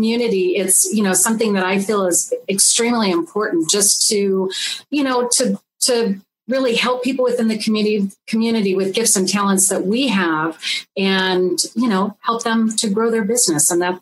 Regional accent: Lakewood, California, United States; Well, I actually grew up in Lakewood, California.

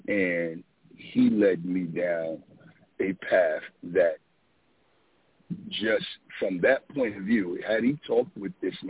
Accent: Paterson, New Jersey, United States; And I'm from New Jersey. I'm from Paterson, New Jersey.

